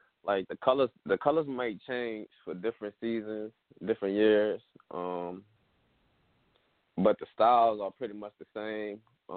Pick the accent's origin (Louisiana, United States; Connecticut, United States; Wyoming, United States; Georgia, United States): Louisiana, United States; Houma; also born or lived in Grand Caillou, United States; I come from Houma, Louisiana, but I was also born in Grand Cayou, Louisiana. It's an area where Indian and French, a French native culture, where my grandma grew up at.